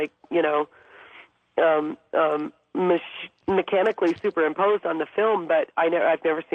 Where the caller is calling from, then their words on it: Glendale, Arizona, United States; I'm calling from Glendale, Arizona